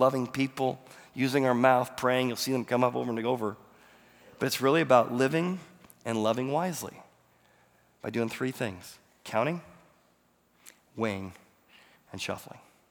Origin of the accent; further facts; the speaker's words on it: Illinois, United States; I grew up in Illinois, corn, and the first crop